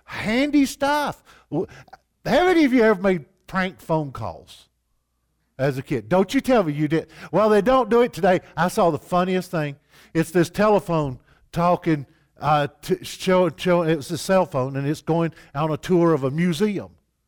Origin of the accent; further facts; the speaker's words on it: Appalachia, United States; For me, I grew up as a Appalachian Mountain kid, poor as dirt.